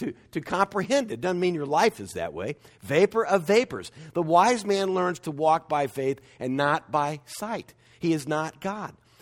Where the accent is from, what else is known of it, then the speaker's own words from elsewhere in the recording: Dallas, Texas, United States; Growing up in Dallas, big, wide, concrete boulevards and the clouds would cast those shadows